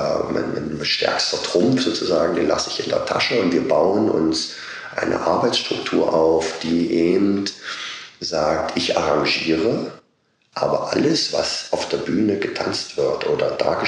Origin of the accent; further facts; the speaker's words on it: eastern Germany, Germany; ich komme aus Ostdeutschland